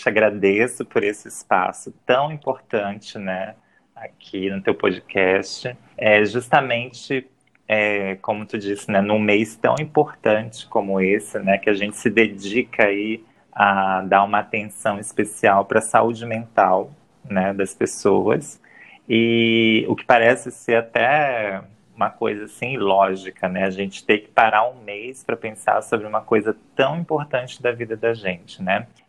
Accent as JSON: {"language": "Portuguese", "town": "Manaus", "region": "Amazonas", "country": "Brazil", "tie": "born or raised there", "said": "eu sou amazonense, né? Sou de Manaus aqui, nasci aqui, me criei aqui, né?"}